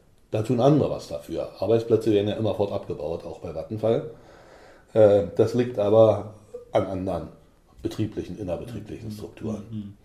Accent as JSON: {"language": "German", "region": "Berlin", "country": "Germany", "tie": "born or raised there", "said": "also ich bin gebürtiger Berliner und bezeichne das als meine Heimat"}